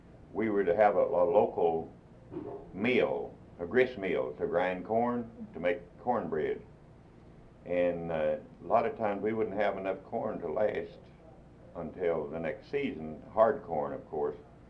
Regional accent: Straw, Kentucky, United States; Here in Edmondson County. Back at that time, our post office was Straw, Kentucky, S-T-R-A-W. And that's where I grew up to be a young man, in the forks of Nolin and Green River, about 12 or 14 miles north of Brownsville.

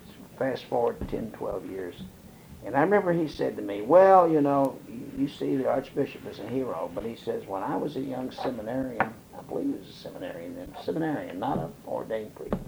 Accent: Tennessee, United States; I told him I was raised in the Church of Christ back in Tennessee.

